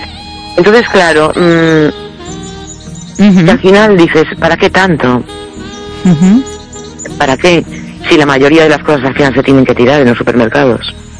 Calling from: A Coruña, Galicia, Spain; de La Coruña.

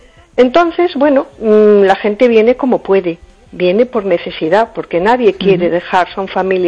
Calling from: A Coruña, Galicia, Spain; de Coruña.

